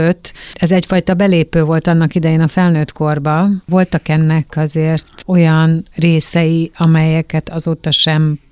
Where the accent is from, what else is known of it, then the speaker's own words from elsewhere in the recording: Budapest, Hungary; én is óbudai vagyok, és ismerem a gázgyár lakótelepet